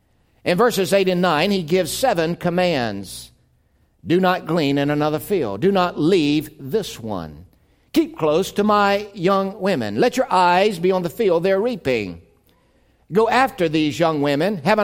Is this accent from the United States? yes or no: yes; the South, United States; Unfortunately, some of us can remember, I grew up in the South, and some of us can remember that back in the 50s, there were separate drinking fountains for the blacks and the whites.